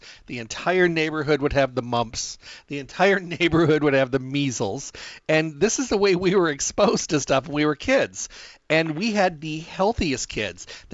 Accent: Midwest, United States; I grew up in the Midwest, and it was a very small town, but we lived in an outside town. It was even smaller.

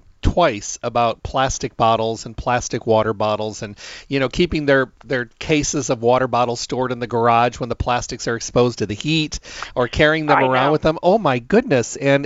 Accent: Midwest, United States; You know, I was raised in the Midwest and out in the country, and we all had wells, and our water was amazing.

